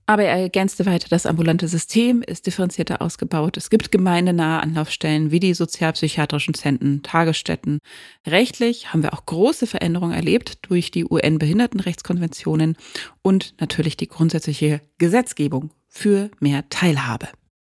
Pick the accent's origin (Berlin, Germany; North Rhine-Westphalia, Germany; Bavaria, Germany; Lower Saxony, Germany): Berlin, Germany; JWD, sage ich da als Berlinerin, ganz weit draußen.